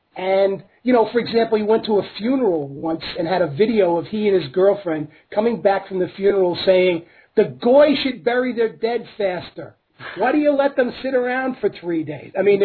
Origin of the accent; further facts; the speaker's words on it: New York City, New York, United States; I grew up in New York City. I grew up with a lot of Jews in my neighborhood. I went to school with a lot of Jews